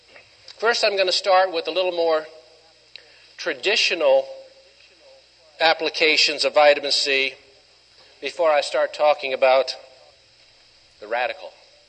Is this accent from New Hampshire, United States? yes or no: no; Mississippi, United States; also born or lived in Louisiana; I'm from Mississippi, and I spent probably another 15 years in Louisiana, so I got a little of the South in my system.